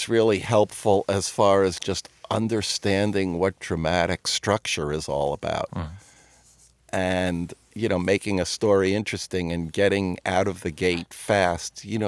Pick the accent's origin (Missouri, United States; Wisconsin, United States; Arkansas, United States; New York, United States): New York, United States; When I went to University of Maryland, and, you know, I grew up in New York, and I had skipped a grade